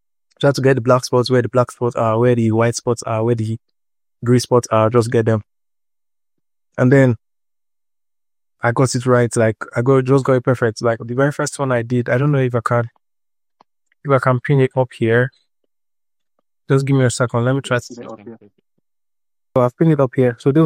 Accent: Akwa Ibom, Nigeria; I'm from Akwa Ibom State, so I just tried it out

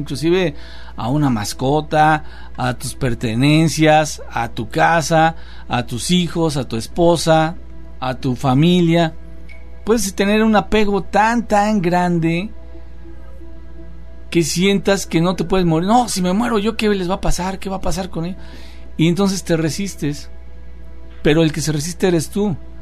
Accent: Mexico; mexicanos también somos americanos, cierto, sí, tienes razón.

